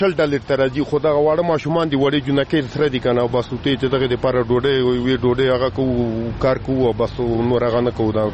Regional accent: Nangarhar, Afghanistan; moved away; مونږ د ننګرهار ولایت اوسېدونکي یو. په ننګرهار کې بیا د تورې بوړي اوسېدونکي یو.

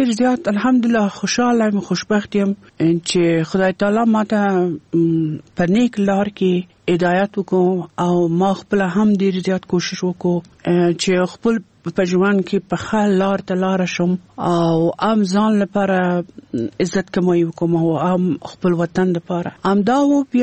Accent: Kabul, Afghanistan; زه د کابل یم او په کابل ښار کې پیدا شوم او دم دلته په کابل کې ما سبق وایله ده.

